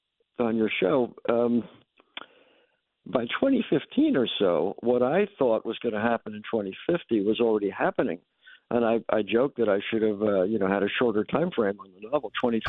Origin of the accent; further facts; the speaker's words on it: New York, United States; For instance, when I was a boy growing up in New York, we had no notion of recycling.